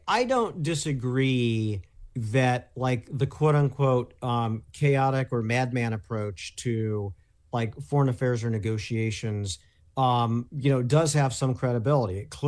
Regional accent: Indiana, United States; My home state of Indiana.

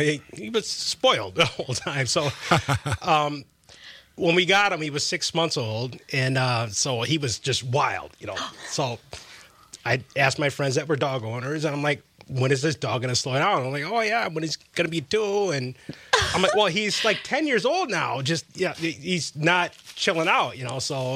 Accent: Wisconsin, United States; Yeah, so I'm born and raised in Wisconsin. Yeah, my mother is from Wisconsin. My grandmother, you know, migrated to Wisconsin. So we're like three generations deep, like back to the 30s.

